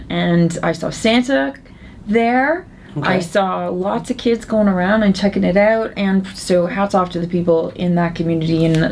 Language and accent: English; Oshawa, Ontario, Canada; I didn't grow up here. I grew up in Ontario in Oshawa and Old Scugog Road.